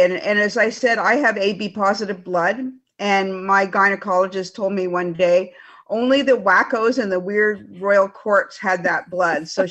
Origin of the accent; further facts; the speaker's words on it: Canada; also born or lived in Bay Area, United States; I am Canadian. I lived in the Bay Area for about 15 years, and I was still Canadian. I'm proud to be Canadian